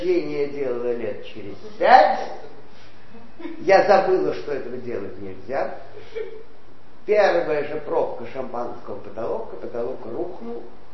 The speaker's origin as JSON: {"language": "Russian", "region": "Baku", "country": "Azerbaijan", "tie": "born or raised there", "said": "я родилась в Баку, в старой крепости, где был высокий уровень наркомании, преступности, крыс, антисанитарии."}